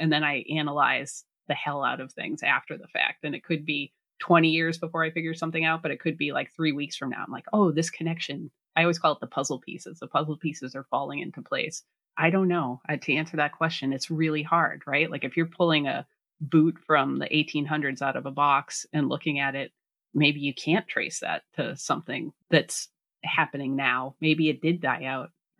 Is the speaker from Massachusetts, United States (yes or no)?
yes; Boston, Massachusetts, United States; That's how far growing up in Boston area, and my dad's from France, so, and he's the only one who came here.